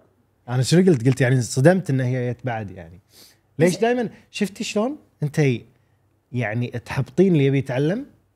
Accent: Kuwait; حتى لهجتنا إحنا يعني بالكويت ما نعرفت إلا من أعمالنا

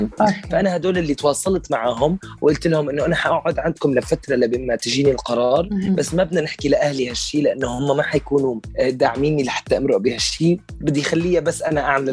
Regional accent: Syria; now in United Kingdom; فرحت على الموقع الدولة نفسه ببريطانيا وكتبت أنا مواطن سوري وبدي ضل ببريطانيا

